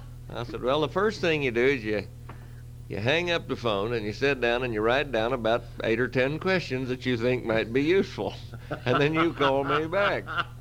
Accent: Colorado, United States; Well, I'm from Colorado, Chuck.

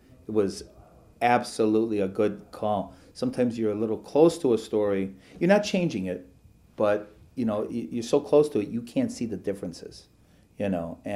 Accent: Detroit, Michigan, United States; In my own personal experiences, I grew up in Detroit. I'm born and raised here.

